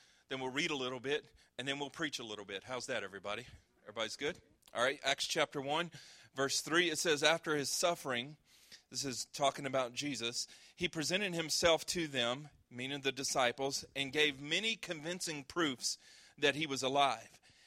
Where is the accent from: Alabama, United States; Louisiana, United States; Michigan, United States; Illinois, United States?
Louisiana, United States; I know I'm from Louisiana. I will eat crawfish, I'll eat crabs, and most things from a ditch.